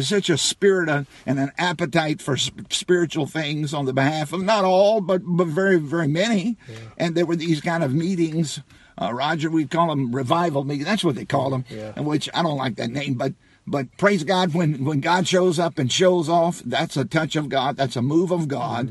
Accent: Virginia, United States; I grew up in Southside, Virginia. My father was 46 when I was born, so I was kind of late to the game. I grew up in the country. I was raised on a tobacco farm

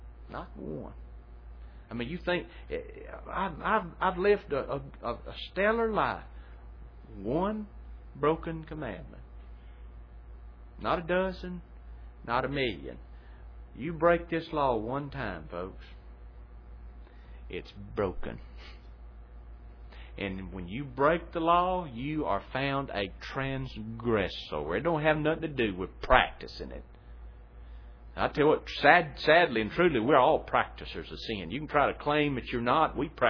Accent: Manning, Louisiana, United States; I can remember back in my hometown years ago, they'd have tent revivals where they'd come through and set it up down on the football stadium there in Manning, Louisiana

